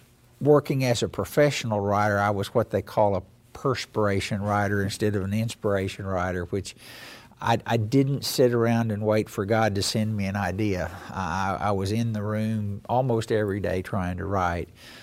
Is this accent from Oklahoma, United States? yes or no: yes; Grove, Oklahoma, United States; I was raised in Grove, Oklahoma, on Grand Lake. My mother and father were both teachers there, and grew up on the farm that my mother was born